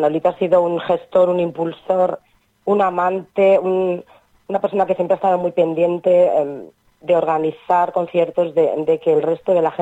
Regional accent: Laredo, Cantabria, Spain; soy de Laredo, vivo en Laredo, he sido muchos años vecina en el mismo barrio que Manolito y que Isabelita

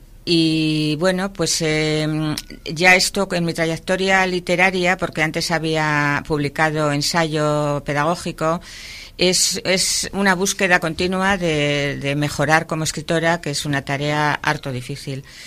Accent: Basque Country, Spain; now in Laredo, Spain; en mi tierra natal con los montes y los valles de las Encartaciones, con la propia ría de Bilbao

